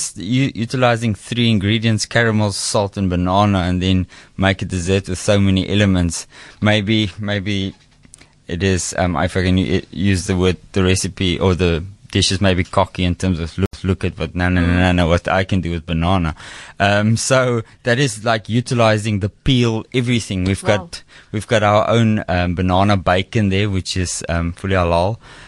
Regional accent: Western Cape, South Africa; But I'm very proud to be South Africa

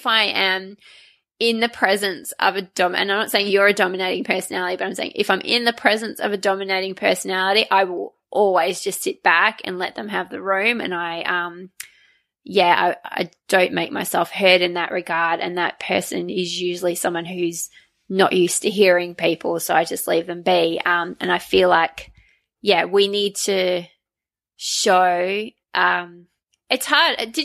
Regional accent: Australia; also born or lived in Trinidad and Tobago; We had the lives where I was born in Trinidad and Tobago in the Caribbean, and when we lived there, we had money, and then we moved to Australia, and then we didn't.

